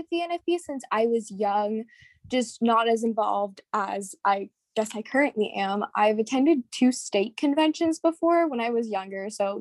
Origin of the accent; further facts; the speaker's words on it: Latrobe, Pennsylvania, United States; Okay, well, I am 17 years old, and I come from Latrobe, Pennsylvania. It's a small town about 45 minutes outside of Pittsburgh.